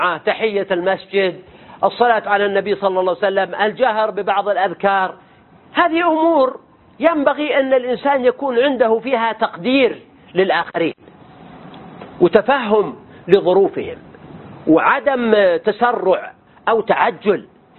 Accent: Mecca, Makkah Province, Saudi Arabia; فلما قلت أنا من مكة

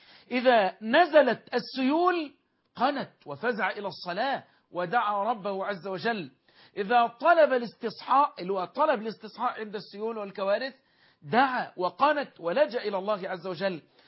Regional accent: Egypt; بلدنا مصر

